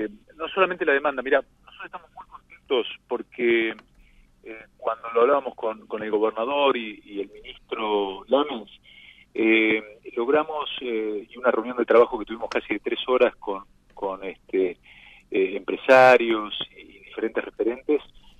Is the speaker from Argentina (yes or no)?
yes; Rosario, Santa Fe, Argentina; yo lo digo como rosarino hasta el tuétano